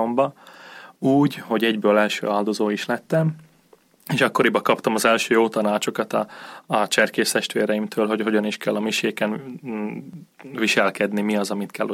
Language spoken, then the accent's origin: Hungarian; Nové Zámky, Nitra Region, Slovakia; Érsekújvárból származom, 1987-ben születtem